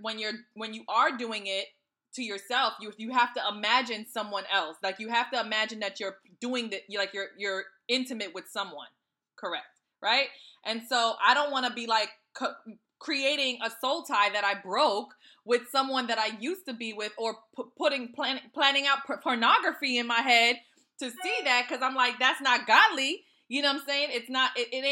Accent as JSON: {"language": "English", "country": "Trinidad & Tobago", "said": "because I'm from Trinidad, right?"}